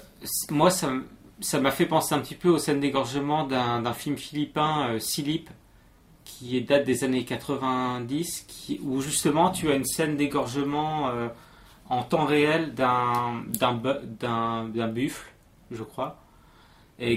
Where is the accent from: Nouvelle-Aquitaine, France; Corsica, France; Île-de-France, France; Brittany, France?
Brittany, France; enfin moi je viens de Bretagne